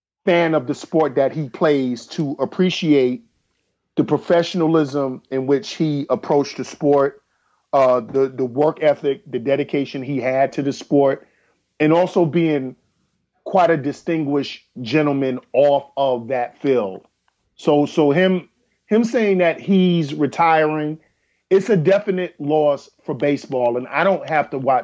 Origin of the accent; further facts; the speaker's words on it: New York, United States; I'm a New Yorker. I love my city. I bleed my city.